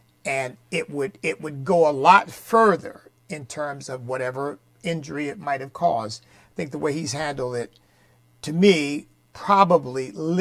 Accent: Pennsylvania, United States; I grew up in Pennsylvania, by the way. There's always a strong Puerto Rican community there, at least from the time I was growing up there.

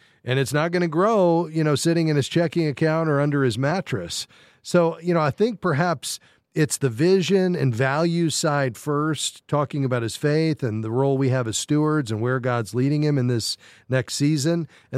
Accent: Fort Lauderdale, Florida, United States; We'll stay in Florida to my hometown, Fort Lauderdale.

